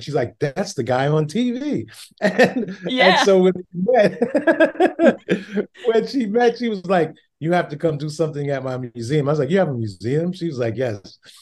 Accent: Brooklyn, New York, United States; born there; I was born in Brooklyn, and there's all types of music that's around us in Brooklyn, of course, Caribbean music. My family is from Trinidad and, you know, in the South.

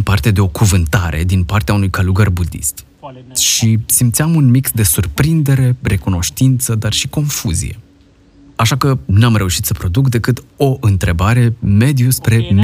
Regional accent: Romania; În fond, eu și Cristiana eram din România, iar celălalt cuplu de lângă noi era din Germania.

